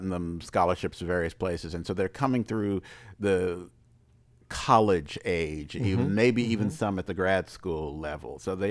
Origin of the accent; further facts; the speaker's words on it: Washington, District of Columbia, United States; I mean, I grew up in Washington, D.C., and so the nexus between art and politics was always really important